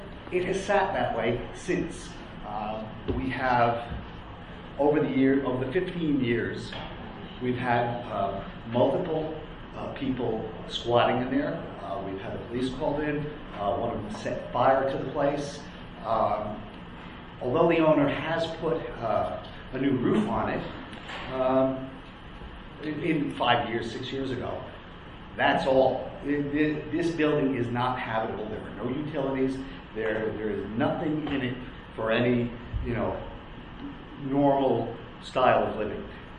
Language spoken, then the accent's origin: English; New York City, New York, United States; I'm from New York City originally.